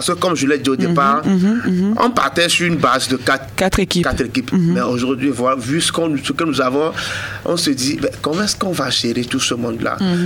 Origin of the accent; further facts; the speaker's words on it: Togo; Alors, Togo, parce que nous sommes des Togolais, nous sommes au Togo.